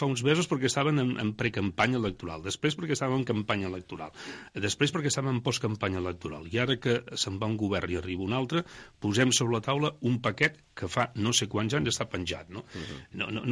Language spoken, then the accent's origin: Catalan; Sant Feliu de Guíxols, Catalonia, Spain; jo soc de Sant Feliu de Guíxols